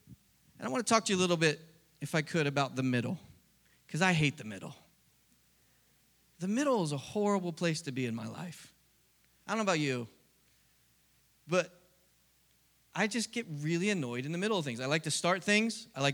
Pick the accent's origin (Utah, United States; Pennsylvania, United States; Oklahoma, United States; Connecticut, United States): Pennsylvania, United States; Philadelphia; and I grew up in Philadelphia. I'm from Philly.